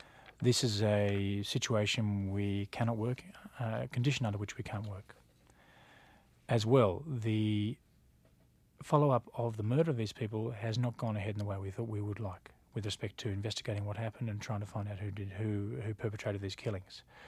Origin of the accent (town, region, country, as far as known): Australia